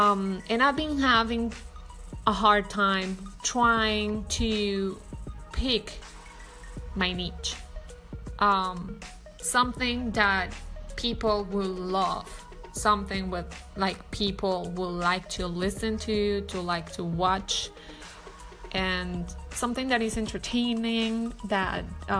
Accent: Colombia; English is a second language; Especially that I'm not from here, I'm from Colombia.

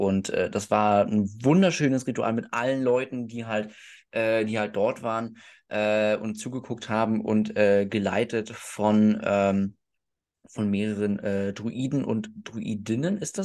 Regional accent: Brandenburg, Germany; Also ich sage immer, ich bin aus Berlin, aber ich bin so ein bisschen aus, nördlich von Berlin auf dem Kuhdorf, wo man noch Kühe schubst.

